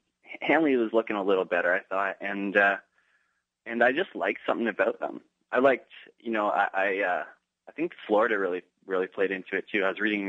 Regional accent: Vancouver, British Columbia, Canada; born or raised there; also born or lived in Toronto

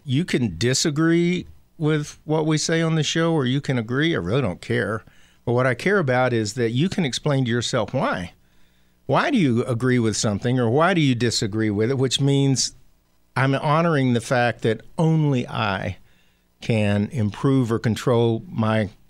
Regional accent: the South, United States; You know, you guys know I'm from the South

